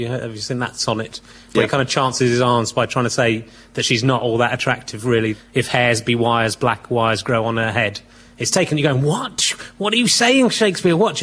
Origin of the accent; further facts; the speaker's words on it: England, United Kingdom; as I am English